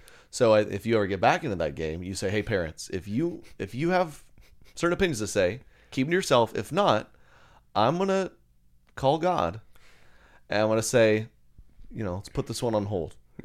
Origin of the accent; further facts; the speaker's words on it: Oklahoma, United States; There's one of those right around where I grew up outside of Oklahoma City.